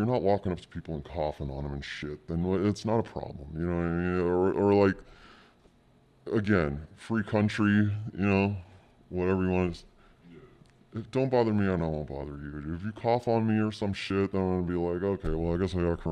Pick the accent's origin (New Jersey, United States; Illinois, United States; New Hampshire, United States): New Jersey, United States; Jersey City; because I grew up in Jersey City. So when I got to California, the surfers were like, hey, some white guy